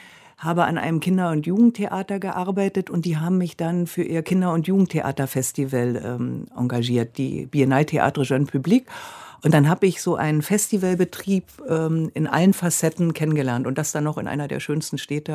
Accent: Berlin, Germany; Also ich bin ja Berlinerin.

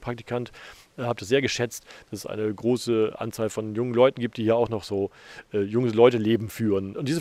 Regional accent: Northern Germany, Germany; Das ist das, was mich als Norddeutscher eigentlich hier festgehalten hat

